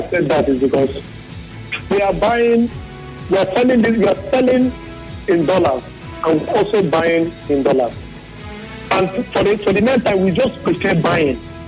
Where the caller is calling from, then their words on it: Nigeria; I'm calling from Umahalo.